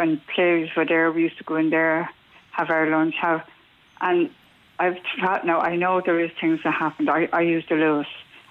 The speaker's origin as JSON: {"language": "English", "town": "Dublin", "region": "County Dublin", "country": "Ireland", "tie": "born or raised there", "said": "I was born and reared in Dublin."}